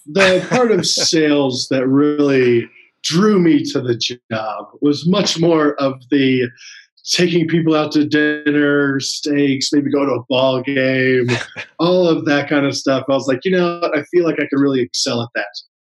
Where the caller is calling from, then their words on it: Salt Lake City, Utah, United States; Salt Lake City, Utah.